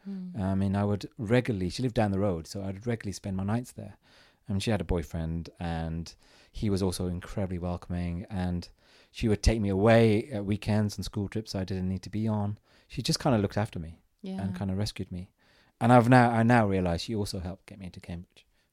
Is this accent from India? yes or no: yes; India; I was very good at maths. I think it's because I'm Indian.